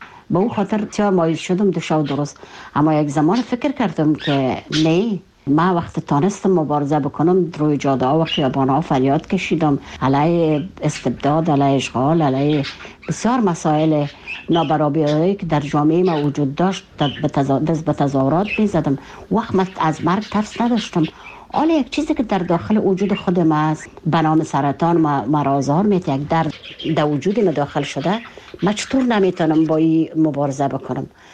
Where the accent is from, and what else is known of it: Kabul, Afghanistan